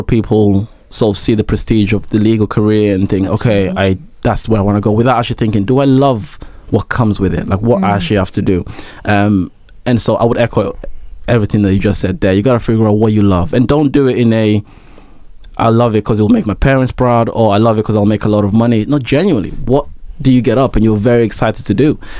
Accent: Rwanda; moved away; I realized my home country is gone. I'm not going back to Rwanda anytime soon. This is my new home.

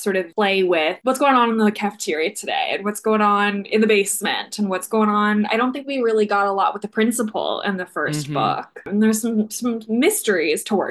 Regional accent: Maryland, United States; Right outside DC in Maryland.

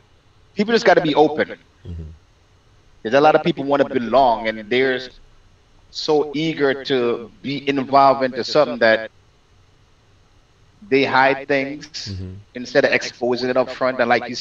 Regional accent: Jamaica; moved away; Yeah, I mean, I'm born and raised in Jamaica.

